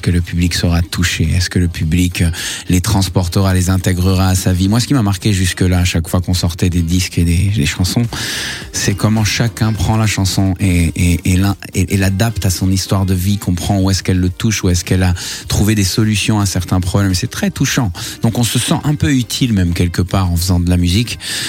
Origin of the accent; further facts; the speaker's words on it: Tel Aviv, Tel Aviv District, Israel; évidemment mon enfance à Tel Aviv, les musiques orientales, les sons méditerranéens.